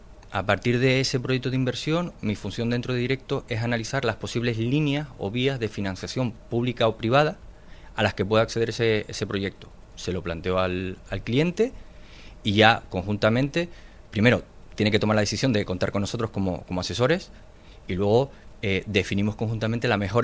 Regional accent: Tenerife, Canary Islands, Spain; also born or lived in Madrid; Yo nací en Madrid, aunque no se note por el acento, porque tengo 45 años, llevo 42 en Tenerife, en Canarias. O sea, soy canaria, ¿no?

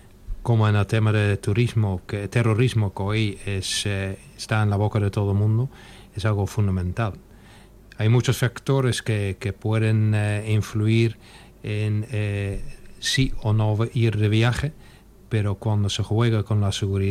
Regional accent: Netherlands; Spanish is a second language; Y ha pasado en mi país de origen, que es Holanda

